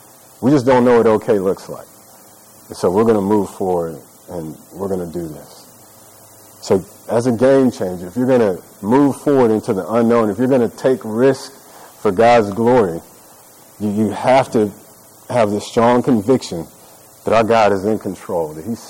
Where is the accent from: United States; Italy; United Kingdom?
United States; Stillwater; how the city of Stillwater, I grew up in Stillwater, how the people of Stillwater really came around us